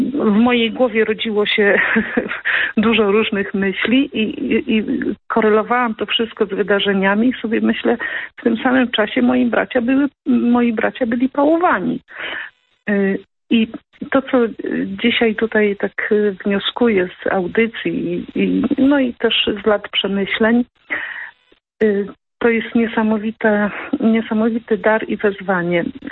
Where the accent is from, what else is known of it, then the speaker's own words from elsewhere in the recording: Witkowo, Greater Poland Voivodeship, Poland; rodem jestem z Witkowa, z archidiecezji gnieźnieńskiej.